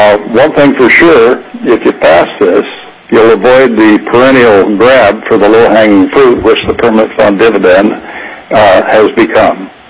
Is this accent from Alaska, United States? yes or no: yes; Kodiak, Alaska, United States; I'm from Kodiak.